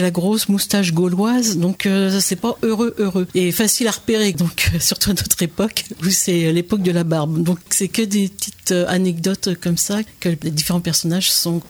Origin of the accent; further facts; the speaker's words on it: Pays de la Loire, France; je suis native originaire de Mayenne, donc je passe obligatoirement par là.